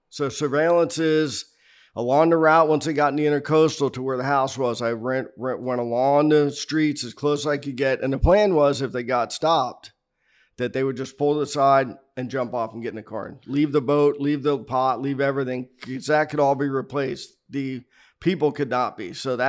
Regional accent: Miramar, Florida, United States; Born and raised here in Florida, in Miramar. Born at Hollow Memorial Hospital, June 19, 1964. Grew up in a normal Irish family, six children, five boys, one girl.

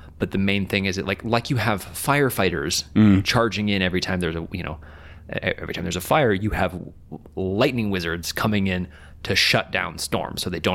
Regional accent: Tornado Alley, United States; I grew up in Tornado Alley.

